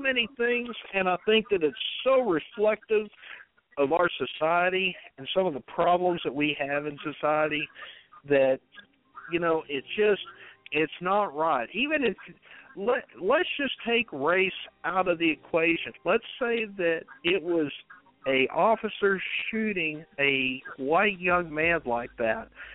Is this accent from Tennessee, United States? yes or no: no; Texas, United States; but, man, I grew up in Deep East Texas.